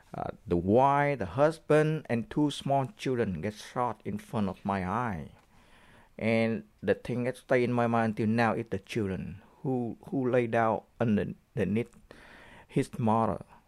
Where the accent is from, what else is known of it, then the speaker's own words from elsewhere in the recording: Saigon, Vietnam; I was born in 1950 in South Vietnam in the city called Saigon.